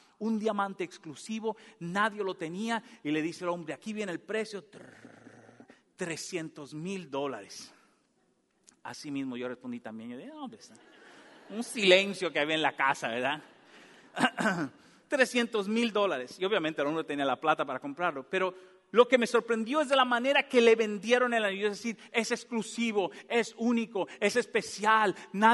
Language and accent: Spanish; Dominican Republic; Cuando yo era jovencito, en mi país se juega mucho béisbol, en República Dominicana.